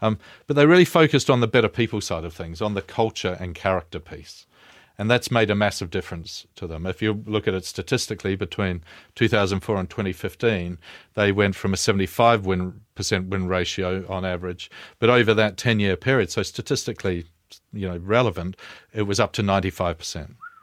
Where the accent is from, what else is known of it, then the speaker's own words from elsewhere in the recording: New Zealand; as a New Zealander.